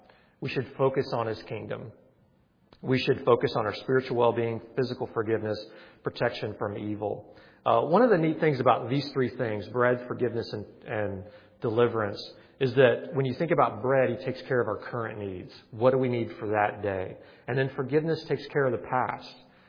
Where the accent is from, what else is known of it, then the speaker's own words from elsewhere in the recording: Missouri, United States; We went on a vacation back to where I grew up in Missouri.